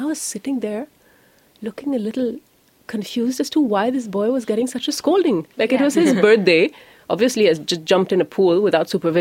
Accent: Auroville, Tamil Nadu, India; growing up in Auroville, one sometimes gets opportunities pretty early on

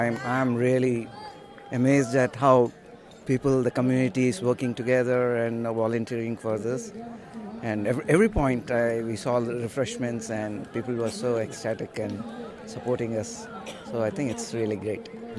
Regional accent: Hyderabad, Telangana, India; Now, no, I'm from Hyderabad.

